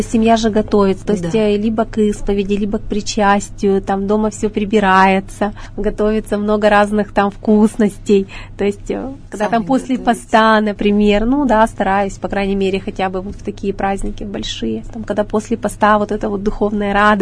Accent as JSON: {"language": "Russian", "country": "Russia", "said": "вот мы встретились с таким итальянцем, когда он знал, что мы из России"}